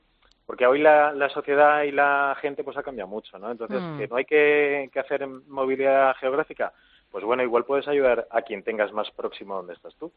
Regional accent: Valencia, Valencian Community, Spain; now in Madrid, Spain; yo por ejemplo que soy de Valencia, yo ahora resido en Madrid, pero yo desde que estuve en Denia me he recorrido media España

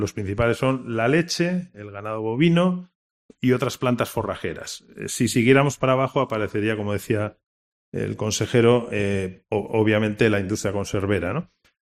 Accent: Aragon, Spain; Valencia por los cítricos, mi tierra Aragón por el porcino.

